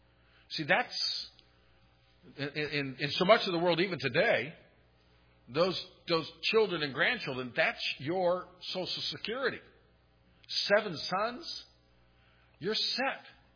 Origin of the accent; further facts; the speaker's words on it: Terrell, Texas, United States; I was in Dallas this week and talking to someone and saying I was from Terrell.